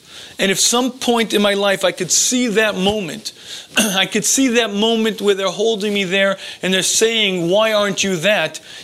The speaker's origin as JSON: {"language": "English", "country": "United States", "tie": "born or raised there", "said": "I was brought up in America in the 21st. I can't do it."}